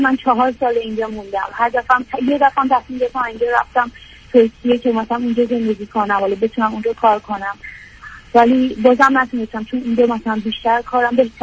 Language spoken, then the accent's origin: Persian; Iran; moved away; 4 سال تنها زندگی میکنم، یعنی از ایران اومدم اینجا.